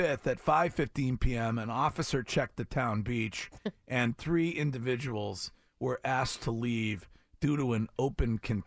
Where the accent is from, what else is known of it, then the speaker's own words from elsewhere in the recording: Stowe, Vermont, United States; walked in to my hometown police department, the Stowe Police Force.